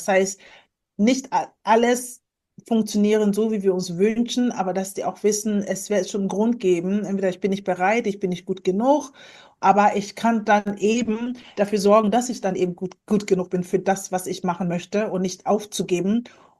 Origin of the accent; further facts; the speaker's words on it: Kiel, Schleswig-Holstein, Germany; Also ich bin ja in Kiel aufgewachsen